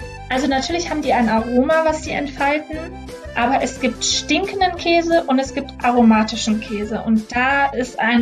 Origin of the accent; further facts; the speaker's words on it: Solingen, North Rhine-Westphalia, Germany; also wir wohnen ja jetzt auch in Solingen, zwischen Düsseldorf und Köln gelegen. Mhm. Wir sind hier aufgewachsen im Stadtteil Ohligs